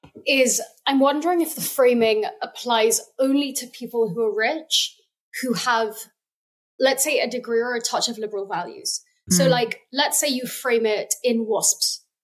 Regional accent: London, United Kingdom; I grew up in London.

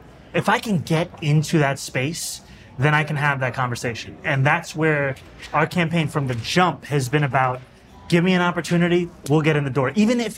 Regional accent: New York City, New York, United States; The other thing is, look, I grew up in New York City. Yo no hablo español, pero I can try, right?

